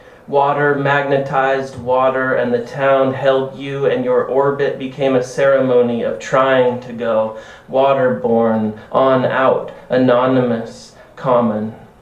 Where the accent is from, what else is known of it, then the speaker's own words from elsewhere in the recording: Idaho, United States; moved away as an adult; also born or lived in Washington / Missoula; now in Alaska, United States; I grew up in North Idaho. I was educated at Western Washington University before I moved to Alaska.